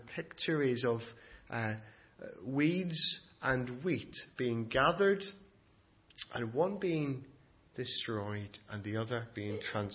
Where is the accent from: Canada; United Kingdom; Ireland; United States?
Ireland; And I'm Irish.